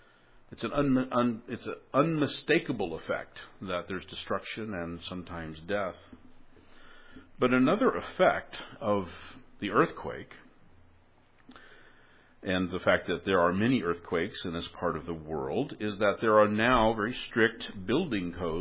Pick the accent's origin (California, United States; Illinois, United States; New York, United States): California, United States; We're familiar with earthquakes here in California. Growing up in the Bay Area, I certainly was familiar with earthquakes.